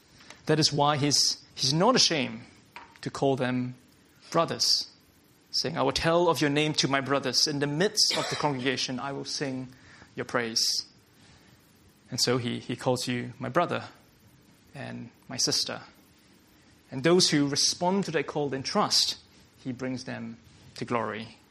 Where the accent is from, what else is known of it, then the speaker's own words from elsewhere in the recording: Singapore; I'm from Singapore, and from where I'm from, one of the most common things is to call each other bro.